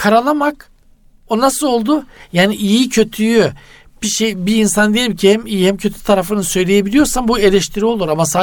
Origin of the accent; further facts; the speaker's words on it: Eastern Black Sea, Turkey; Mesela bizim Doğu Karadeniz'de insan ilişkileri şeydir.